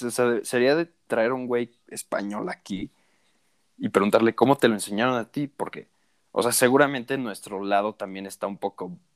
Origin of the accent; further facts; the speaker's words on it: Mexico; yo, o sea, como soy de México